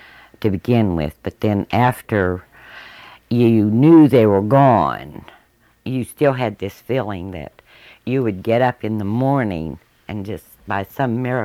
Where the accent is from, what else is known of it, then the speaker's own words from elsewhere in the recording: United States; I was raised on Shaver's Mountain.